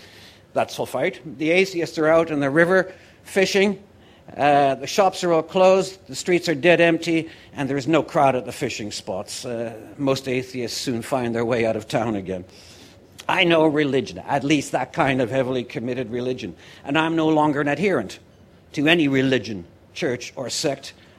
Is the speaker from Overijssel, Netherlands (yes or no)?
yes; Kampen, Overijssel, Netherlands; if any of you have any friends from the Netherlands, mention my hometown, Kampen